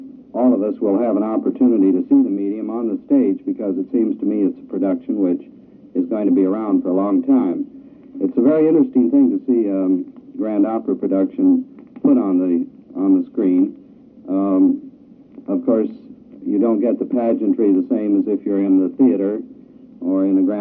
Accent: Los Angeles, California, United States; That's correct. I came from Los Angeles.

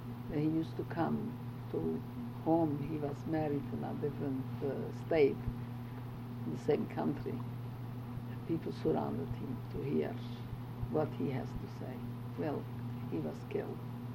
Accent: Sighet, Maramureș County, Romania; I am from Transylvania.

